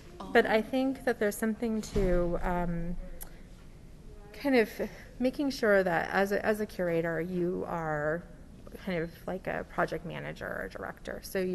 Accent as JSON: {"language": "English", "region": "East Coast", "country": "United States", "lives_now": "Colorado, United States", "said": "I think I'm a transplant in Colorado. I came from the East Coast."}